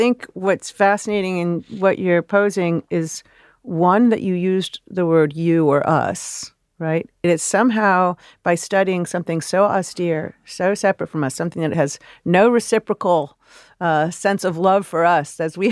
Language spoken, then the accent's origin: English; Chicago, Illinois, United States; I'm a city kid. I grew up in Chicago.